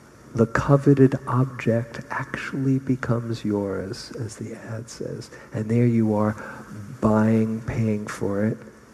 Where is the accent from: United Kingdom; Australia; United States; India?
United States; Berkeley, California; I live in the Bay Area. You know, I'm from Berkeley. You know, we're from Berkeley, you know, the height of critical thinking.